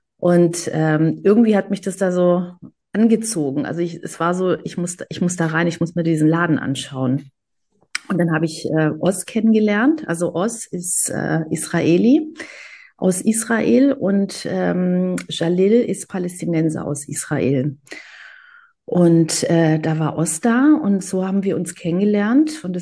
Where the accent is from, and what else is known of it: Greece